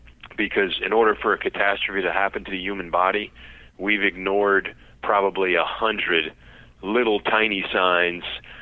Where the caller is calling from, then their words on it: Louisiana, United States; Louisiana.